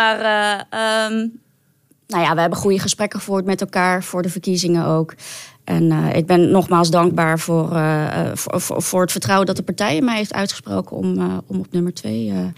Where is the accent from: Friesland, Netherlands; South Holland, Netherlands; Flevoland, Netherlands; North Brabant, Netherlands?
South Holland, Netherlands; The Hague; Ik kom uit Den Haag. Ja, dus de grote stad.